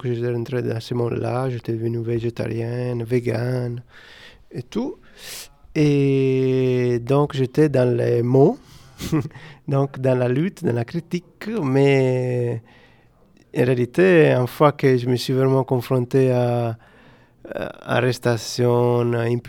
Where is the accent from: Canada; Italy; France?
Italy; Calabria; French is a second language; also born or lived in Bologna; je viens d'Italie, originaire de Calabre, sud de l'Italie, mais après j'ai vécu pour 25 ans à Bologne.